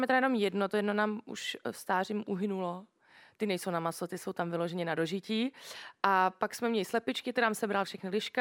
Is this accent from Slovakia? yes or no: no; Germany; když jsem vyrůstala v Německu, tak tam ta anglická hudba byla poměrně populární